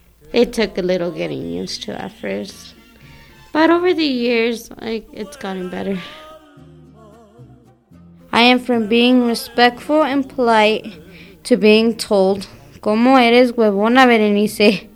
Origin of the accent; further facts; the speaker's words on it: Albuquerque, New Mexico, United States; born there; Oh, well, I was born here in Albuquerque.